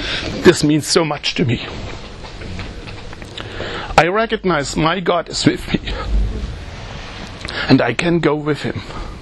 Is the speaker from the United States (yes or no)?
no; East Germany, Germany; English is a second language; significant moment for me, that I recognized, hey, I grew up in the east part of Germany.